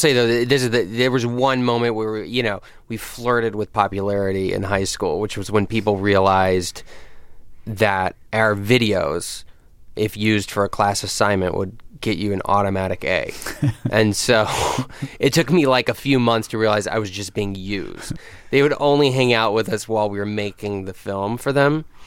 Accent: North Carolina, United States; We're twins. There are a lot more twins now. When we were growing up in North Carolina, there were no twins.

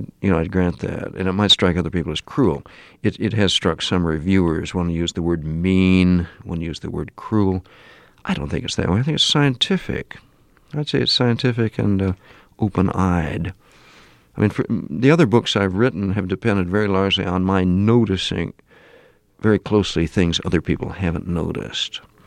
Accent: Pasadena, California, United States; born there; the pull of the class into which I was born in Pasadena, California, which is like Westchester, or, you know, like Bryn Mawr. It's a costly suburb of a large city

